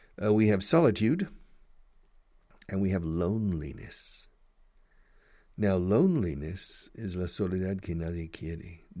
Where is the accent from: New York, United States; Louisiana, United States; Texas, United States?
Texas, United States; because I'm from the United States, from Texas